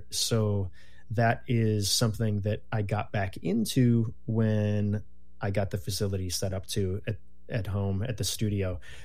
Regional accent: Wisconsin, United States; moved away as an adult; also born or lived in Terre Haute, Indiana / Minnesota; now in Oregon, United States; I was born in Terre Haute, Indiana, a place that I don't remember much about because I left when I was very young, but lived most of my growing up years in various spots of Wisconsin and Minnesota. And eventually in 06, moved myself out this way to Oregon.

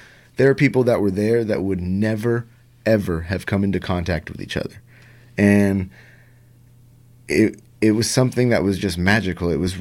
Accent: Texas, United States; I'm from Texas.

